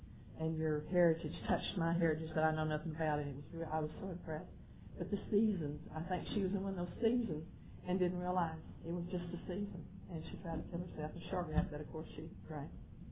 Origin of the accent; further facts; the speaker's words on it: Lubbock, Texas, United States; I went back to Lubbock, my hometown, as I did at that time every year for homecoming